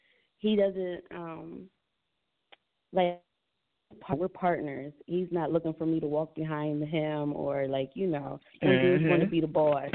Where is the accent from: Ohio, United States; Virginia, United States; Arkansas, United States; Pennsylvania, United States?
Pennsylvania, United States; I grew up in the Philadelphia suburb